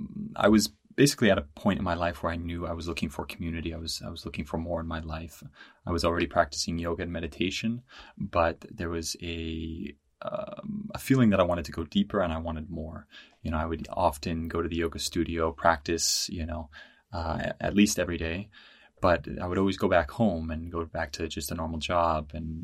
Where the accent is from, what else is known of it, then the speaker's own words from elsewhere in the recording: United States; accent: Yankee; And I'm American, if you can't tell from my Yankee accent.